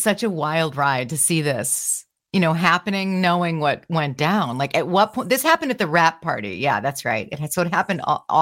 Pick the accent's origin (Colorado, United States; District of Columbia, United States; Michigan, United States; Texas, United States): Michigan, United States; Shout out Kalamazoo. I'm from Michigan. What's up? Here's the mitten.